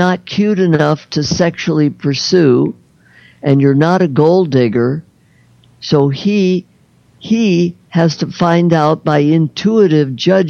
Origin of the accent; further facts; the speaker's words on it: Chicago, Illinois, United States; born there; I was born in Chicago.